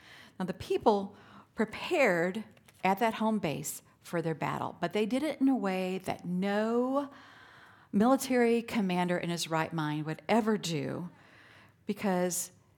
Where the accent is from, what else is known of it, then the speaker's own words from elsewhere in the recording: Missouri, United States; I grew up near the Missouri and the Mississippi rivers, and those are big, wide rivers, especially the Missouri where we're at.